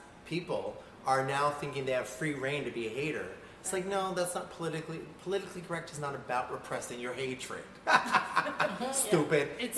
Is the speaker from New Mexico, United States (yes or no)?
yes; Santa Fe, New Mexico, United States; In Santa Fe, New Mexico.